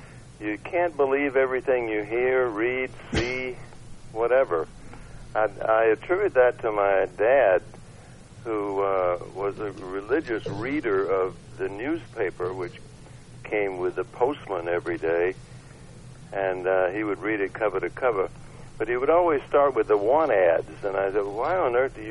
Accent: Georgia, United States; It reminds me of growing up in Georgia.

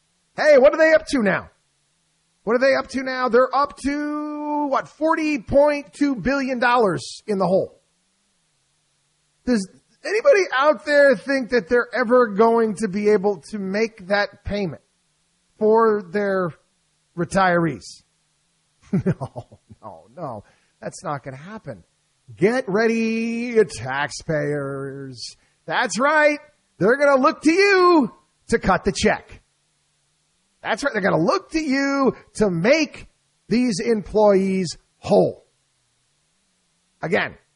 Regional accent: Albany, New York, United States; Again, growing up in Albany, New York was akin to growing up in, I guess, like France

